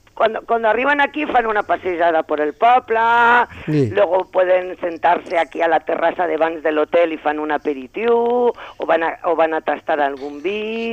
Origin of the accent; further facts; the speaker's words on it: Madrid, Community of Madrid, Spain; Catalan is a second language; Jo sóc de Madrid, sí.